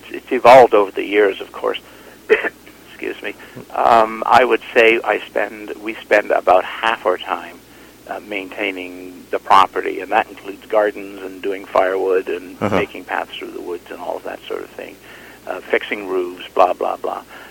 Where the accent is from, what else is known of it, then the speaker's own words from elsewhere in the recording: England, United Kingdom; now in Toronto, Canada; I grew up starting out in England, and my father was a bailiff, farm bailiff, and then we moved eventually to Toronto